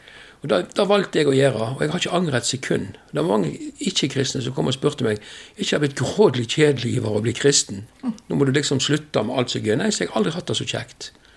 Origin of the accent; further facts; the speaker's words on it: Vestland, Norway; Jeg kommer vest for Bergen, derfor jeg havstril.